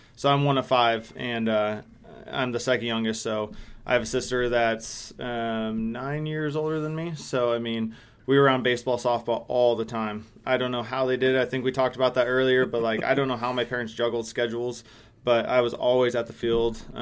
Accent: San Diego, California, United States; So San Diego, so I'm from San Diego, born and raised.

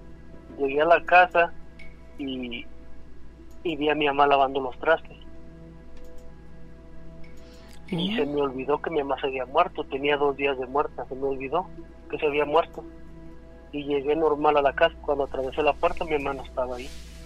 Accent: Matamoros, Tamaulipas, Mexico; Y soy de ahí, de Matamoros, de Tamaulipas, soy yo.

